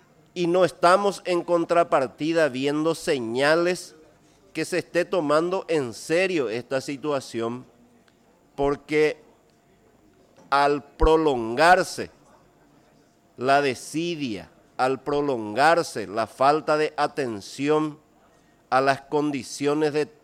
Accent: Ñeembucú, Paraguay; me voy a reducir a mi patria chica para elevar nuevamente mi preocupación, la preocupación de los conciudadanos del departamento de Ñeembucú

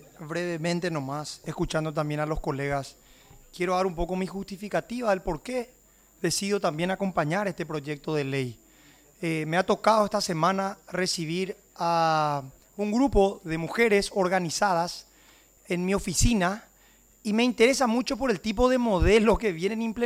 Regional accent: Alto Paraná, Paraguay; Repito una vez más, yo que vengo del Alto Paraná, la dinámica en cuanto a la inseguridad en la frontera es completamente distinta

